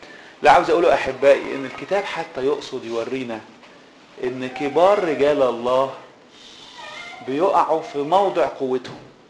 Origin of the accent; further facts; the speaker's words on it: Egypt; المثل اللي عندنا في مصر بنقوله ايه؟